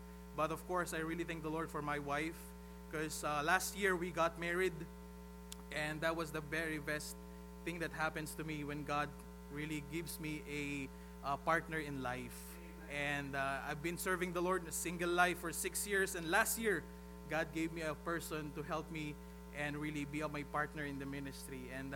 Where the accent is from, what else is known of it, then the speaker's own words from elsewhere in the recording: Philippines; We are Filipino missionaries in the Philippines. … I have with my wife, and we are both third-generation missionaries in our family.